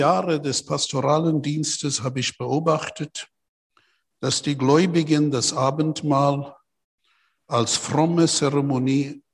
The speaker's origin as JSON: {"language": "German", "town": "Port Shepstone", "region": "KwaZulu-Natal", "country": "South Africa", "tie": "born or raised there", "second_language": "German", "said": "ich war ein Sonntagmorgen in meiner Heimatstadt in Port Shepstone an der Küste."}